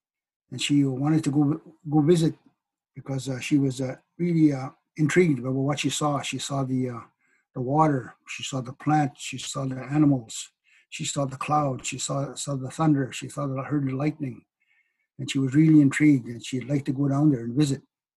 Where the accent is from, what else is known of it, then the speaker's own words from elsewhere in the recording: Manitoba, Canada; I come from Opaskwayak Cree Nation, northern Manitoba. Of course, I am Hininyo Cree.